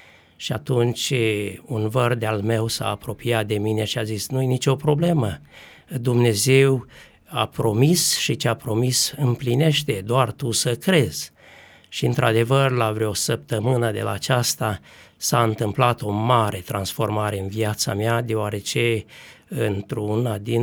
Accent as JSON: {"language": "Romanian", "town": "Marginea", "region": "Suceava County", "country": "Romania", "tie": "born or raised there", "said": "în satul meu natal numit Comuna Marginea din județul Suceava."}